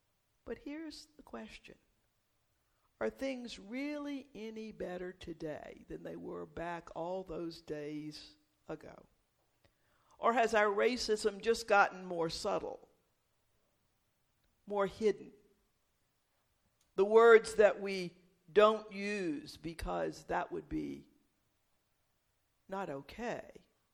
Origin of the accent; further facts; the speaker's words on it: the South, United States; I grew up in the South. Somehow we've managed to blame this whole thing on Southerners.